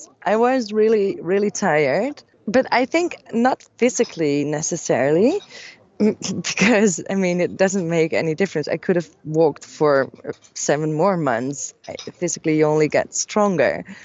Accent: Netherlands; English is a second language; maybe it's because I'm from the Netherlands, the flat country

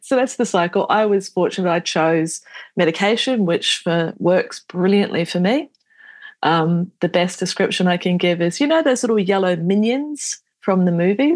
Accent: New Zealand; now in Australia; I grew up in New Zealand. I've lived in Australia for many years.

